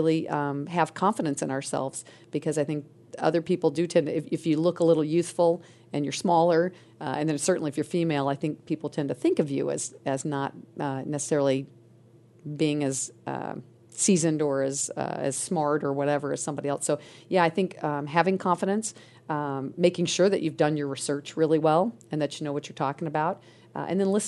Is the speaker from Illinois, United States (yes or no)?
yes; Illinois, United States; also born or lived in North Carolina, United States / Texas, United States / Mississippi, United States / North Dakota, United States; We moved to Texas, Mississippi, North Dakota, and then Illinois. And then I grew up and I went to high school in Illinois.